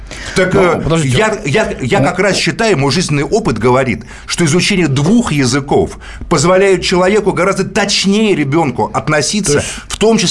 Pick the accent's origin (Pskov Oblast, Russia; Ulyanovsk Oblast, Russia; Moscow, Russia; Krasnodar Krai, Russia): Moscow, Russia; вот я москвич, мы москвичи тут все, правильно? Ну, по крайней мере, может, не москвичи, да. Но мы живем в Москве.